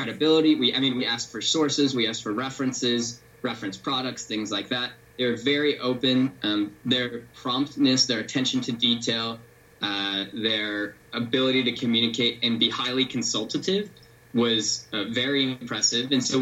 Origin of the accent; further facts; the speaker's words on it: Buffalo, New York, United States; We're back on the East Coast. I'm originally from Buffalo, New York, and Charlie's from Toronto.